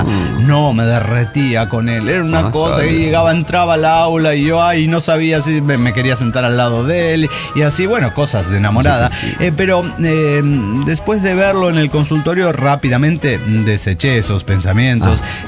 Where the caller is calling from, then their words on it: Coatzacoalcos, Veracruz, Mexico; de Coatzacoalcos, Veracruz.